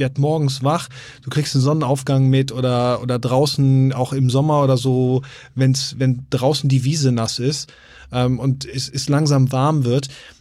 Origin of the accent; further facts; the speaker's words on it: Rhineland, Germany; now in Hamburg, Germany; ich komme ja ursprünglich aus dem Rheinland